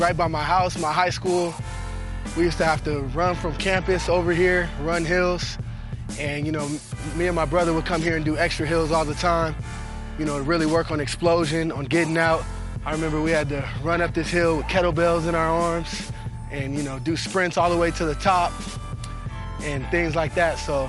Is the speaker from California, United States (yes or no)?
no; Arizona, United States; take you guys to a couple of the hot spots that I grew up on in Arizona and take you to my high school.